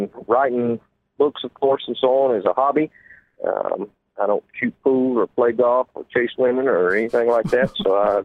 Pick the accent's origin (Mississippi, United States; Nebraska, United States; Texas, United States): Mississippi, United States; I grew up in Mississippi, which is basically halfway between Shiloh and Vicksburg.